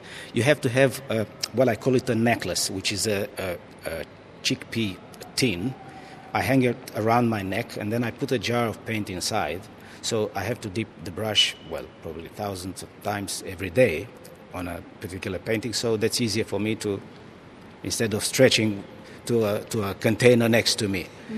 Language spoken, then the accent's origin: English; Romania; English is a second language; moved away as an adult; now in Greece; I come from Romania. I lived half of my life in a communist dictatorship, and when the gate was open and the communism finished, I ended up in Greece